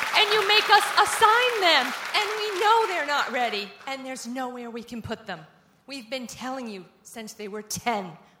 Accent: Pawtucket, Rhode Island, United States; I'm from Pawtucket, 17 years of elementary ed, 10 in second grade, the rest 4, 6, 1.

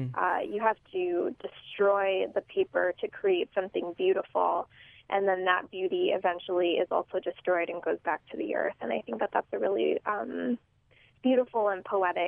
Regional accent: Albuquerque, New Mexico, United States; also born or lived in Puerto Rico; I think that growing up in Albuquerque and also being from Puerto Rico, which is, you know, a U.S. colony

